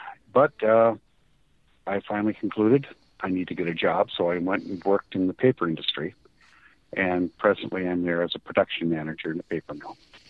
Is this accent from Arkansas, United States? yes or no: no; Sault Ste. Marie, Michigan, United States; I'm from Sault Ste. Marie, Michigan, originally, which might as well say it's Canada.